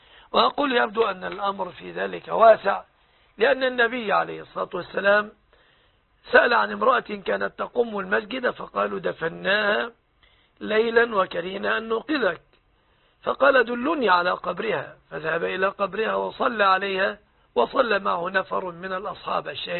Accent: Egypt

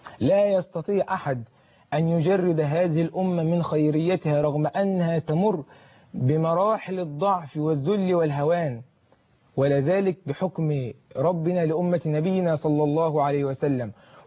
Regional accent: Egypt; أوجه كلماتي لأحبابي، لأبناء بلدي مصر الحبيب،

